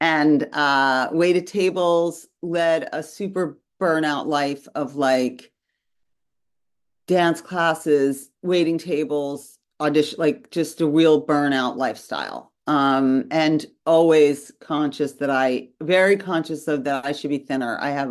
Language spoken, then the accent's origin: English; New York City, New York, United States; I was raised in New York City with a mother who had been a model.